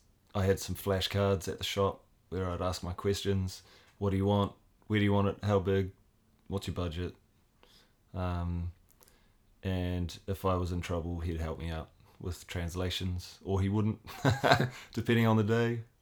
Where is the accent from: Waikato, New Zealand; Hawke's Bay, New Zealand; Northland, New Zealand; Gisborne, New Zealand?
Waikato, New Zealand; Cambridge; Yeah, I'm from Cambridge originally, yeah.